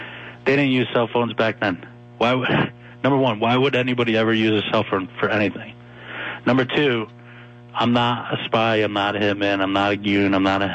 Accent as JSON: {"language": "English", "region": "Connecticut", "country": "United States", "said": "I'm a landscaper from Connecticut, a Marine that went to Iraq in 2003, right?"}